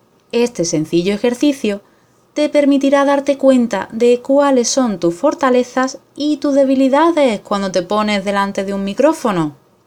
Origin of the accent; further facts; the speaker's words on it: Andalusia, Spain; accent: Andalusian; Soy andaluza y sé de lo que te estoy hablando. No hay nada peor que una pronunciación en falsete. Por supuesto, ya os habréis dado cuenta de que hago la S aspirada y me como la letra del final de alguna palabrita